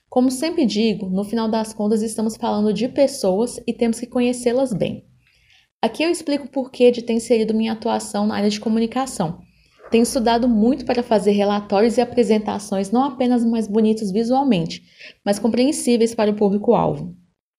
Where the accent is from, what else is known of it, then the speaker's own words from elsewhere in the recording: Belo Horizonte, Minas Gerais, Brazil; sou de Belo Horizonte.